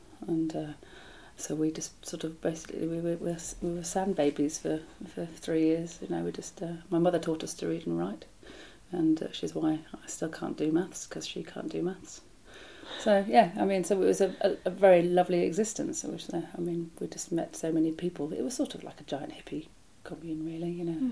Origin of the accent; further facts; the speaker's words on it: London, United Kingdom; born there; also born or lived in Ibiza, Spain; I was born in London, and at the age of sort of 5 and 6, my parents separated, and my mother took myself and my two brothers and sister to go and live on a small island off the coast of Ibiza